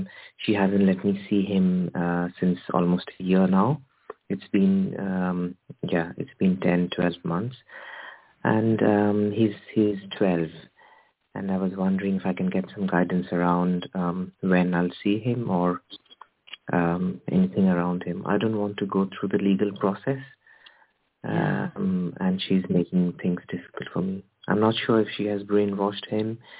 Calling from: United Kingdom; I'm calling from the United Kingdom.

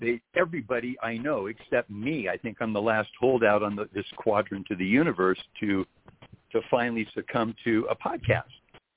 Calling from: Mammoth Lakes, California, United States; I'm calling from Mammoth Lakes, California.

